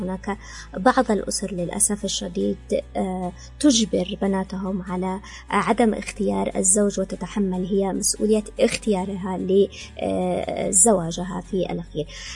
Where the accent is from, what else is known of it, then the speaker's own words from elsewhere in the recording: Yemen; نحن كمجتمع يمني نؤمن بها بشكل كبير جدا